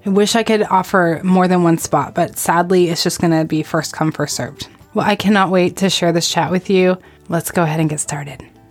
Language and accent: English; Arizona, United States; Well, I'm from Arizona, so I've just seen chains in the movies.